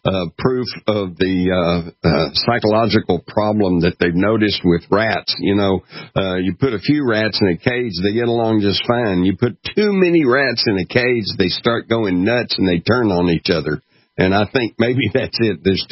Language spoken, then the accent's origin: English; Scotland, United Kingdom; accent: Scottish; I think I lost my Scottish accent.